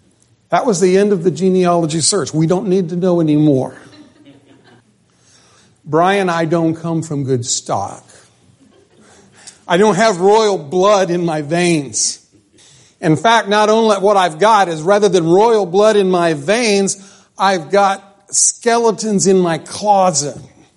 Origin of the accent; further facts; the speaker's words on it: Chowchilla, California, United States; also born or lived in New Mexico; I was born in New Mexico, but I grew up in Chowchilla.